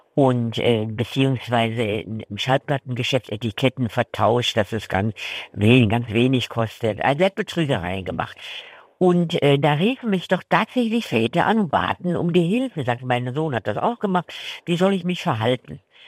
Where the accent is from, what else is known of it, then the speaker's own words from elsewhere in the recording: North Rhine-Westphalia, Germany; ich bin keine Bayerin. Ich bin ein Mädchen aus dem Ruhrgebiet.